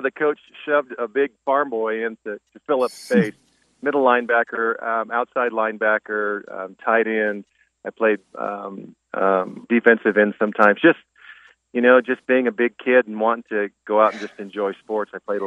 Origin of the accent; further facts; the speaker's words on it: California, United States; You know, I grew up in the mountains of Northern California, just below Mount Shasta. I grew up in a normal, blue-collar, hardworking family that just loved Jesus.